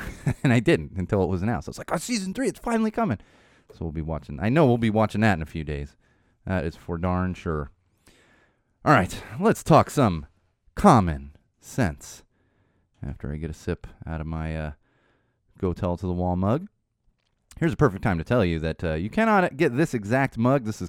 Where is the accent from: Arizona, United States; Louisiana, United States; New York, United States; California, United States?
California, United States; Poway; now in Los Angeles, United States; Trust me, I grew up in Poway, Wall fans. I've been on both sides. I live in the heart of Los Angeles now. I grew up in Poway.